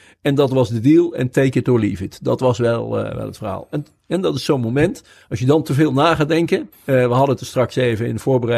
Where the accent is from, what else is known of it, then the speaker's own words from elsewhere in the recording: Gelderland, Netherlands; Ja, ik ben zelf geboren getogen op de Veluwe. Apeldoorn is natuurlijk Veluws.